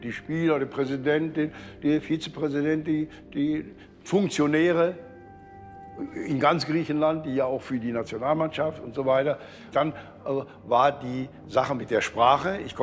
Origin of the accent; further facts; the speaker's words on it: Germany; Die Deutschen sind ja diszipliniert, wir sind ehrgeizig. Und ich bin ein typischer Deutscher.